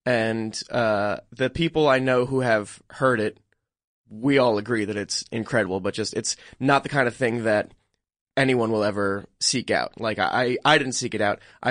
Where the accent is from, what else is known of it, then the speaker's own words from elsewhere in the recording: New Jersey, United States; I'm from New Jersey.